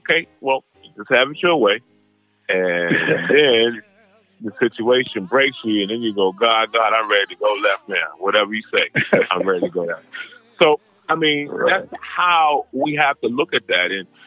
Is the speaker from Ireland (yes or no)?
no; Washington, District of Columbia, United States; But I came from Washington, D.C. They call it the DMV, you know, the District, Maryland. And Virginia. And we had these little row houses, you know, two houses together, then it was a space, and then another two houses together.